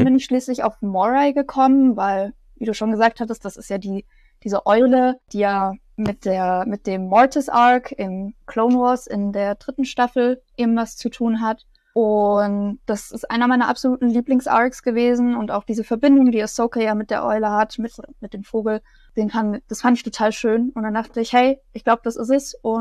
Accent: Bavaria, Germany; Ich bin 22 Jahre alt, ich bin Studentin, ich komme aus der Nähe von München

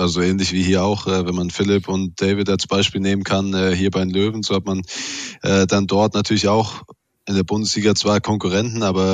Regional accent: Baden-Württemberg, Germany; ich komme hier aus der Gegend

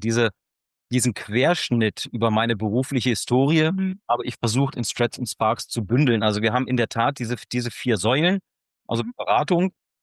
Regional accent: Evessen, Lower Saxony, Germany; also born or lived in Florida, United States; für 5 Jahre in Florida und zurück in Deutschland, was immer meine Heimat war, der schöne Ort Evesen am Elm.

